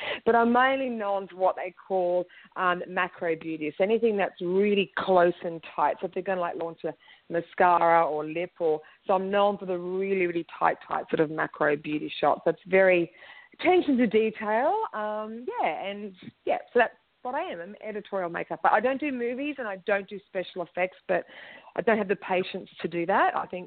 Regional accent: Sydney, New South Wales, Australia; now in Sydney, Australia; I'm from Sydney, Australia, but I do work quite a little bit in New York and a little bit in Paris and a little bit here, a little bit there.

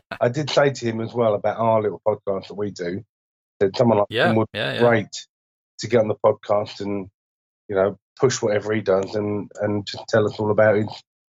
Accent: England, United Kingdom; I mean, we're English, we invented the queue, we're good at it.

